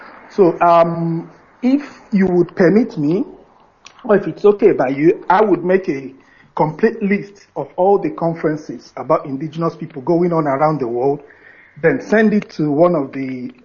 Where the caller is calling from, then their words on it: Switzerland; I'm calling from Switzerland.